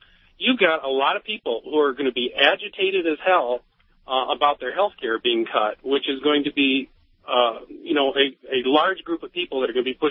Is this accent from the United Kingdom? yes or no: no; Detroit, Michigan, United States; moved away as an adult; now in Denver, United States; I'm an attorney in Denver now, but I moved here from Michigan, from Detroit, about 3 years ago.